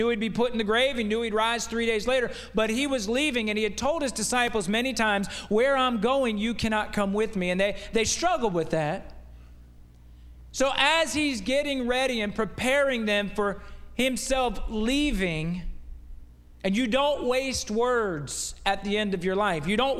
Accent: the North, United States; I come from the North. Some of you also. How many of you are Yankees and you came down here?

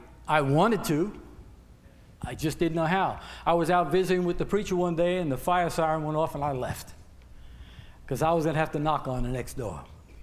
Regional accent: Bronx, New York, United States; He said, where are you from? You talk funny, he said. I said, I'm from the Bronx, you know.

